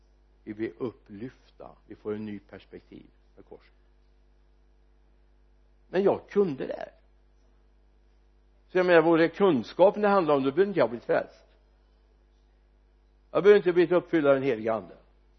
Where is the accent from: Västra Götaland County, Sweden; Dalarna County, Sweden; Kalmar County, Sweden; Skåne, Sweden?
Västra Götaland County, Sweden; Mariestad; Satt jag på teatern hemma i Mariestad